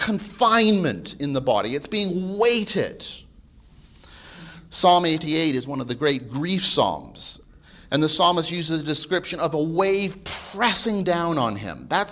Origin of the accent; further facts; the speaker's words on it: England, United Kingdom; Being English, I love rugby and Twickenham.